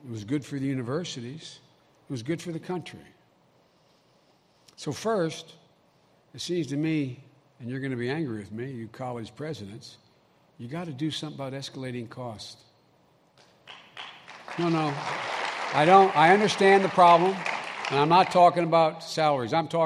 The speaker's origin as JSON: {"language": "English", "town": "Scranton", "region": "Pennsylvania", "country": "United States", "tie": "born or raised there", "said": "Irish Catholic soldiers coming back from my hometown of Scranton, Pennsylvania, could all of a sudden they could go to Harvard."}